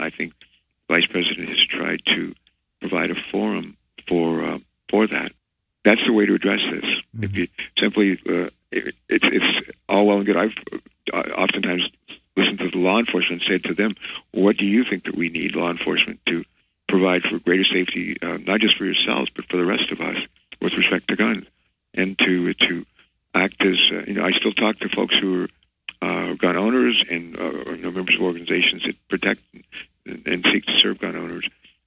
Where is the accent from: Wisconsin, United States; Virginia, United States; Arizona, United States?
Virginia, United States; In full disclosure, I was born in West Virginia. We moved when I was in the second grade. I grew up in Virginia and later went off to Ohio State to become a Navy midshipman and then naval flight officer.